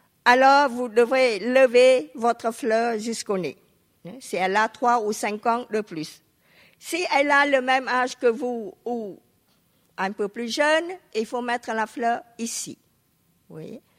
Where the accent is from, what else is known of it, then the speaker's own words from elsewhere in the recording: Cambodia; now in France; Et quand je retourne au Cambodge, les Cambodgiens dans mon pays d'origine disent que je suis française.